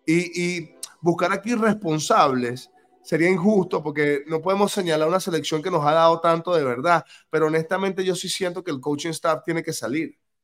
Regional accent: Venezuela; nosotros como venezolanos todavía no entendemos

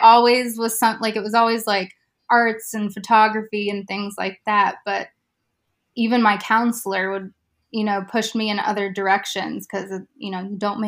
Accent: Fairview, West Virginia, United States; I'm actually from Fairview, West Virginia. Okay. So in Marion County.

